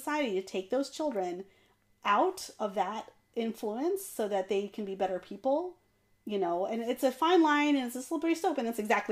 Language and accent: English; Texas, United States; you know, it's funny also because I grew up in Texas and I am more multicultural than some.